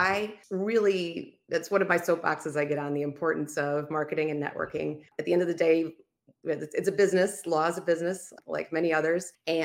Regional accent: Madison, Wisconsin, United States; So I grew up in Madison, Wisconsin. Go Badgers.

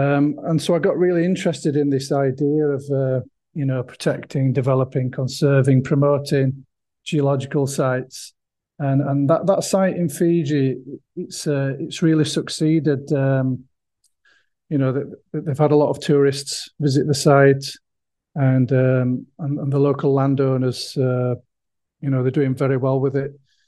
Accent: England, United Kingdom; I'm from England originally, and I grew up looking over some hills and valleys.

